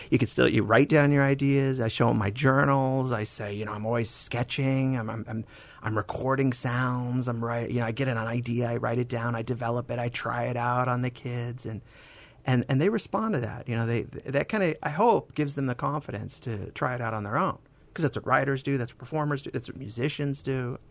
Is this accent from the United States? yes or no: yes; United States; Yeah, I'm originally from the Floribama region.